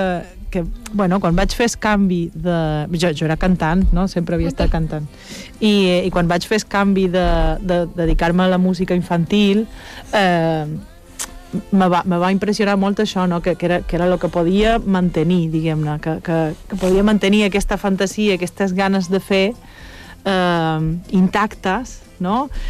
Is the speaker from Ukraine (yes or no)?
no; Argentina; now in Pòrtol, Spain; Ah, sí, jo som argentina. Vaig néixer a l'Argentina, sí. Ara som de Pòrtol.